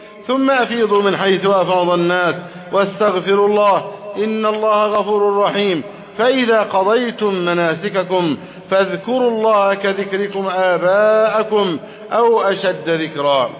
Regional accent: Egypt; اللهم احفظ بلدنا مصر أمنا أمانا

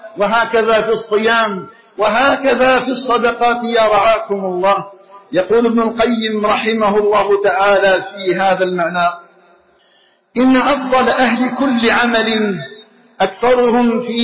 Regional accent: Algeria; بلدنا الجزائر

